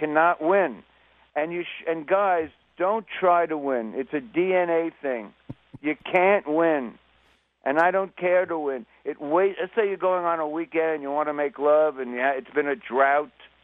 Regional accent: New York, United States; moved away as an adult; now in Los Angeles, United States; I mean, I'm a New Yorker. I moved to L.A. in the '70s

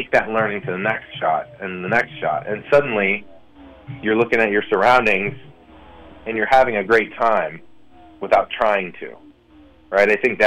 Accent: St. Louis, Missouri, United States; You know, I'm from St. Louis, and baseball's everything there.

